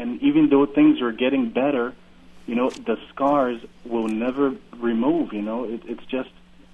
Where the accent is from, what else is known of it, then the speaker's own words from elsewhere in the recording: Liberia; Yep, I'm from Liberia, and we experienced the same thing when the war had just started.